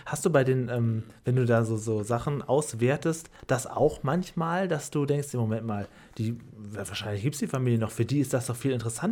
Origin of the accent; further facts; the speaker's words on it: Drochtersen, Lower Saxony, Germany; In Norddeutschland, also ich komme aus Stade, Drochtersen eigentlich. Und da kommt der Name ursprünglich her, aus meiner Seite.